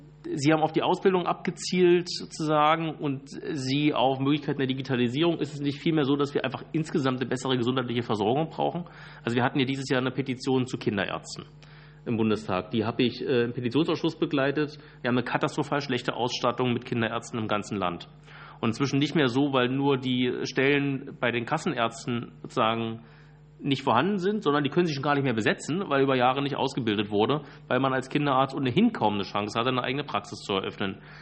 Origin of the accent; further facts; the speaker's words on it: Brandenburg, Germany; Und dann komme ich auch noch aus Brandenburg, also Eichenprozessionsspinne habe ich direkt vor der Haustür